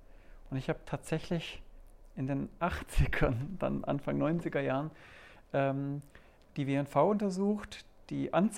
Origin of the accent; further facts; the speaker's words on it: Stuttgart, Baden-Württemberg, Germany; Wo komme ich her? Ich bin in Stuttgart aufgewachsen. Man hört viele Zischlaute noch bei mir